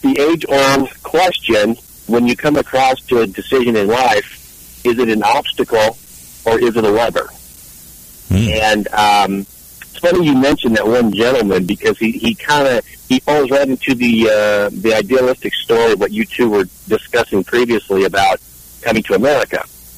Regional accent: California, United States; Born and raised in California. First part of my life was spent in Northern California. And then back in the 80s, I came down to Southern California.

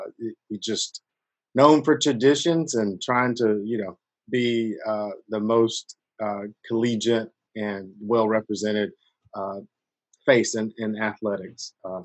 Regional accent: Tuscaloosa, Alabama, United States; I started cheering in high school in Hillcrest in Tuscaloosa. So I'm from Tuscaloosa, where the University of Alabama is.

